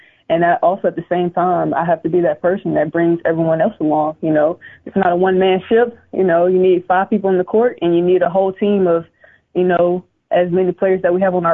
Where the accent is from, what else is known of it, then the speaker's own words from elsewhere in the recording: Alabama, United States; since I'm from the South and I'm from Alabama, it used to be the Atlanta Dream.